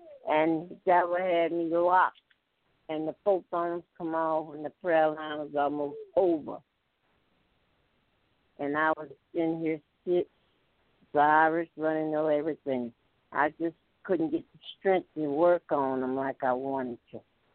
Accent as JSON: {"language": "English", "town": "Houma", "region": "Louisiana", "country": "United States", "said": "from Houma, Louisiana, and I thank God."}